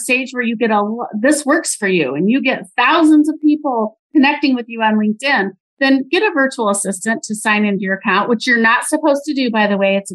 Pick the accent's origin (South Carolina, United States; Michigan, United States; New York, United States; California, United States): Michigan, United States; I'm originally from Michigan.